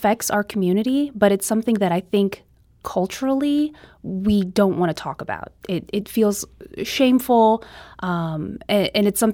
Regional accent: United States; especially as an Asian American, and I'm Korean American myself, but to see that strength and to see my community in tangent with other communities coming together

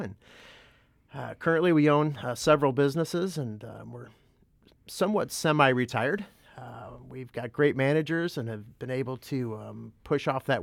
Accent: United States; born and raised in Jefferson County, it's not 100% truth. I moved here in the third grade, attended Immaculate Conception School there

